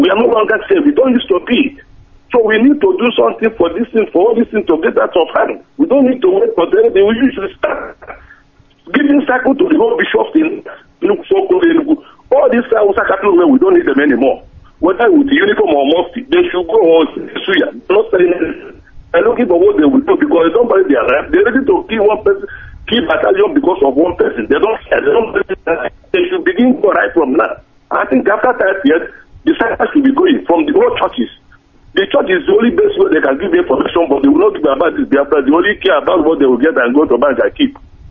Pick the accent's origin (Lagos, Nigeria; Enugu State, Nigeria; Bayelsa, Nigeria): Enugu State, Nigeria; Oji River; I'm from Enugu State, Oji River.